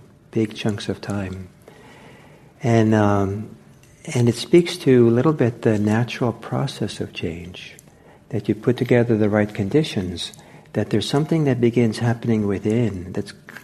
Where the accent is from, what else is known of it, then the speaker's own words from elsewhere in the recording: Bergen, Vestland, Norway; born there; English is a second language; Where I was born in Norway, the town is called Bergen. It's surrounded by mountains on three sides and the ocean on the fourth.